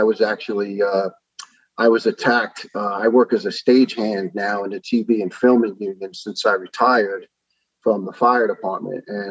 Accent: Staten Island, New York, United States; also born or lived in Brooklyn, United States / Ireland; I was born in Brooklyn, New York, and my dad decided to bring us out to the country at the time, which was Staten Island, and pretty much was raised there. Spent a year of my teenage years in Ireland

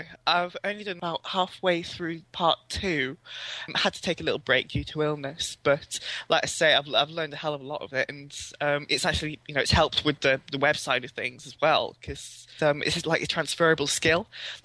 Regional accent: Middlesbrough, North East England, United Kingdom; I'm on the developer course and I'm from Middlesbrough.

